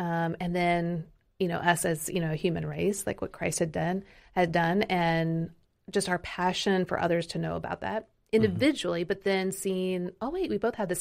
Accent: Kansas City, Missouri, United States; I grew up in Kansas City, and just outside of Kansas City is Peculiar, Missouri.

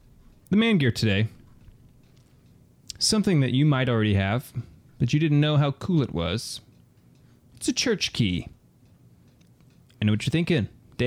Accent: United States; Come on. I'm American.

